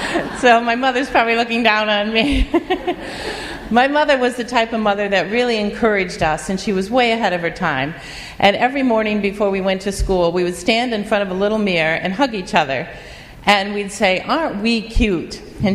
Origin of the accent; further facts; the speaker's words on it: Mount Pleasant, Michigan, United States; When I was a little girl, I grew up in Mount Pleasant, Michigan with my mother and my two sisters. We were the only divorced family in town.